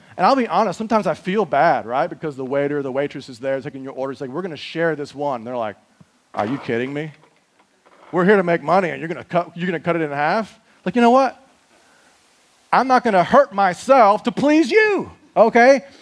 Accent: United States; yeah, I'm American, right? I should weigh more than I do, but I'm living here

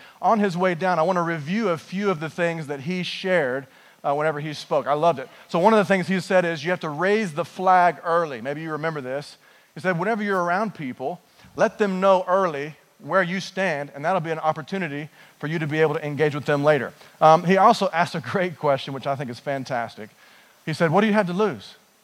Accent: Toronto, Ontario, Canada; now in United Kingdom; No, actually, Toronto just came from Toronto, so.

